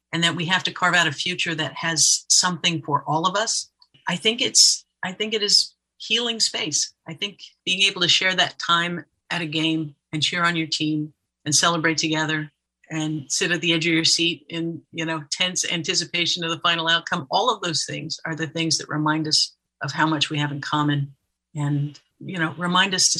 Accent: Florida, United States; I remember being a kid growing up in Florida and the level of isolation that you can feel.

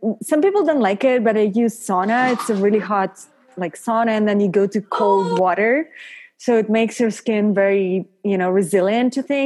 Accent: Paris, Île-de-France, France; Well, you know, I grew up in Paris, and I love how women in France take care of the skin.

